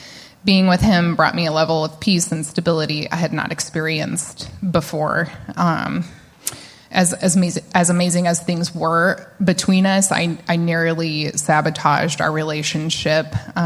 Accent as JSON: {"language": "English", "town": "Omaha", "region": "Nebraska", "country": "United States", "tie": "born or raised there", "said": "I grew up in Omaha, Nebraska. My parents were young when they had me."}